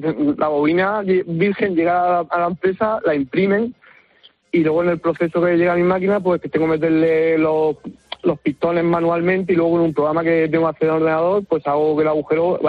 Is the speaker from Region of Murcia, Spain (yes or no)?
yes; Cieza, Region of Murcia, Spain; Sí, yo soy de Cieza, sí.